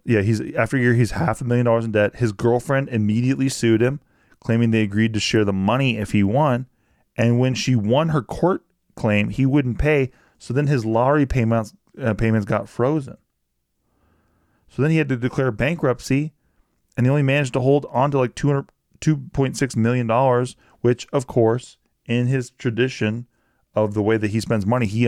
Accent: Louisiana, United States; So, sorry. I'm from the Louisiana Bayou. So

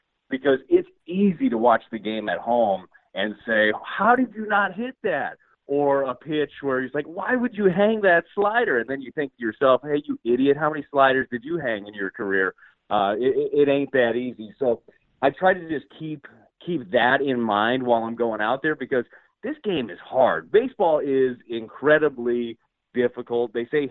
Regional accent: Las Vegas, Nevada, United States; the Cardinals growing up in Las Vegas

